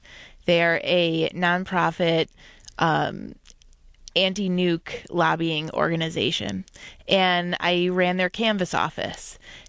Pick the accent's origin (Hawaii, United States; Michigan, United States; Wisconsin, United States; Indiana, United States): Michigan, United States; Farmington Hills; are amazing. I grew up in Farmington Hills, Michigan, and very happy, normal childhood.